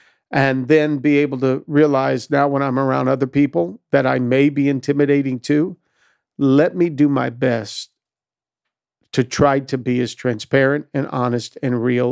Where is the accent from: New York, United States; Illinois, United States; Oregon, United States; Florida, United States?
Florida, United States; Miami; it's because I'm from Miami and all of y'all are Southern.